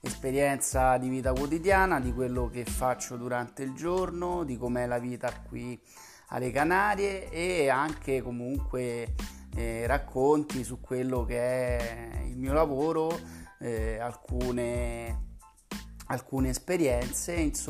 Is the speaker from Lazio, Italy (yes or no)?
yes; Rome, Lazio, Italy; born there; accent: Roman; moved away; qui sono più o meno 3.000 chilometri da dove sono nato, io sono romano e si sente sicuramente dall'accento